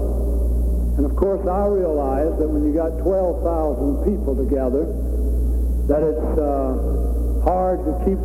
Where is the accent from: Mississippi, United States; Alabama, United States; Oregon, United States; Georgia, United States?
Georgia, United States; Atlanta; from Atlanta, Georgia.